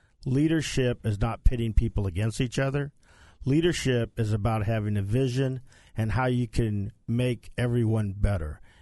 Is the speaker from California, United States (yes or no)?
yes; California, United States; That's exactly right. Born and raised in California, I'm factored out here in Los Angeles.